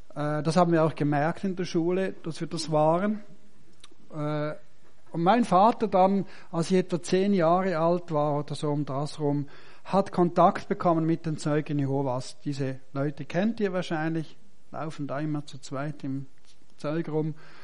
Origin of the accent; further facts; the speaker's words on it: St. Gallen, Switzerland; Ich bin also aufgewachsen im St. Galler Rheintal.